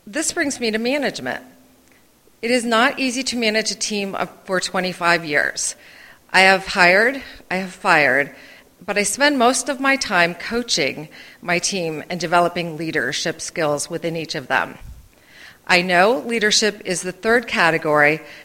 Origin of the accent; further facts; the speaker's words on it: Conneaut, Ohio, United States; I grew up in Conneaut, Ohio, a small town nearly half the population of Genoa Township. It was a blue-collar community